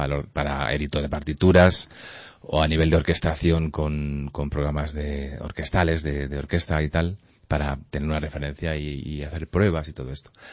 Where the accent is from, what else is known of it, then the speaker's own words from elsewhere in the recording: Albacete, Castilla-La Mancha, Spain; Albacete es mi tierra, a la que quiero mucho